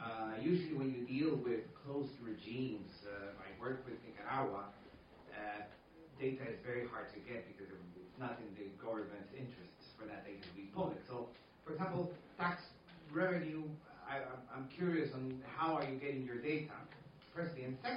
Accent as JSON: {"language": "English", "country": "Guatemala", "second_language": "English", "said": "I'm from Guatemala."}